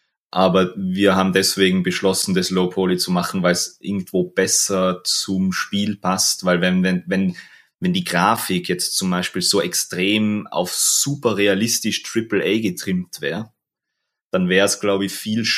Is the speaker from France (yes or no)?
no; Innsbruck, Tyrol, Austria; now in Vienna, Austria; Also wie ich bin eigentlich aus Innsbruck, das ist der Nähe von Innsbruck und bin 2017 bin ich nach Wien gezogen.